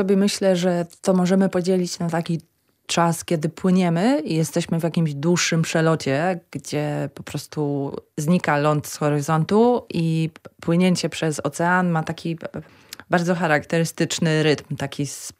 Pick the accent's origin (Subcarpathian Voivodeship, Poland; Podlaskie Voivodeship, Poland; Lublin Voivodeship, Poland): Lublin Voivodeship, Poland; Puławy; ja się wychowałam w Puławach, na ulicy Leśnej, więc ten las miałam na wyciągnięcie ręki